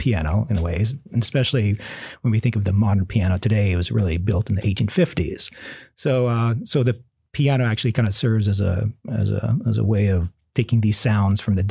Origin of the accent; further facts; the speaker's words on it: Fairbanks, Alaska, United States; I was born in Fairbanks. Yeah. I was raised there, and I learned to play the piano early age, 4 or 5